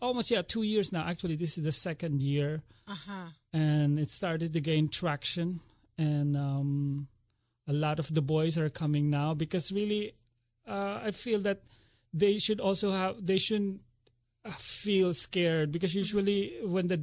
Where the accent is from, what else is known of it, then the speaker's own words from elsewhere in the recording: Philippines; moved away as an adult; now in United States; I'm originally from the Philippines